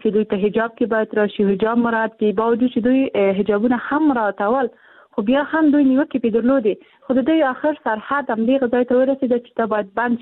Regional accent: Afghanistan; born there; زه پښیمانم چې زه په افغانستان کې پیدا شوی یم زه د افغانستان یوه جلی یم

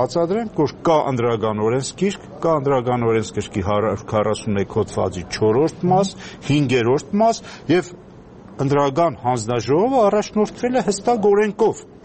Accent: Gyumri, Shirak, Armenia; ես ինքս որպես գյումրեցի

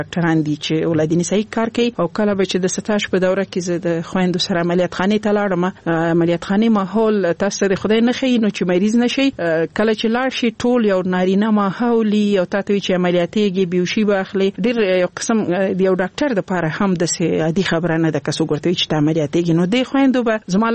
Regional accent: Laghman, Afghanistan; also born or lived in Nangarhar; زه خپل د لغمان ولایت يم او زما مور غوښتل چې زه باید خځای کې درس وایم، نو ځکه هغه په لغمان کې وځي ماما کور کې په ننګرهار کې پریښوم.

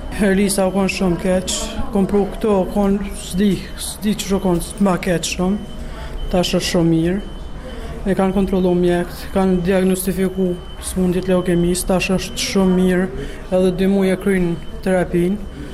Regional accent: Gjakova, Gjakova District, Kosovo; Jam nga Gjakova

